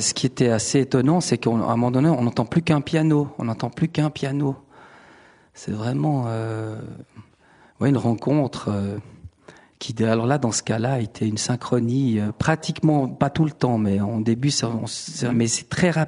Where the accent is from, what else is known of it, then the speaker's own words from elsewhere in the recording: German-speaking Switzerland, Switzerland; Moi, je suis suisse allemand.